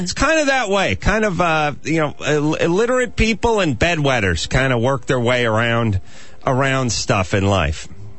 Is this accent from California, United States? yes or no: yes; North Hollywood, California, United States; I grew up in North Hollywood, poor, but not proud.